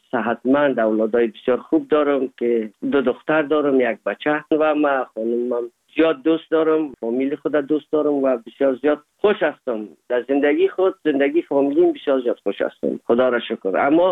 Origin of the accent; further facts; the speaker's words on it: Afghanistan; now in Germany; زمان که ما از افغانستان آمدیم